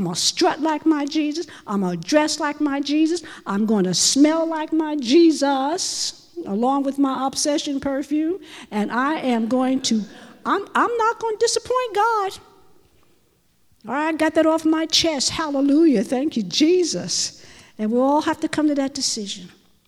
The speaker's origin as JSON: {"language": "English", "region": "Florida", "country": "United States", "said": "I'm freezing here in you all state. I'm from Florida."}